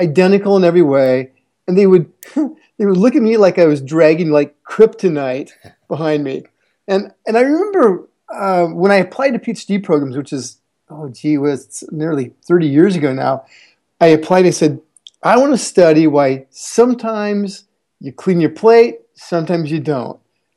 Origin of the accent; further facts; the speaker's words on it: Iowa, United States; Well, so anyway, I grew up in Iowa, which is about the least coolest state to be from in all of the United States.